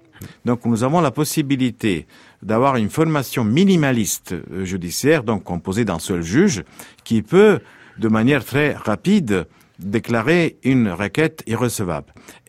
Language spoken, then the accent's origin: French; Italy; French is a second language; En tant qu'Italien, je suis jaloux de la France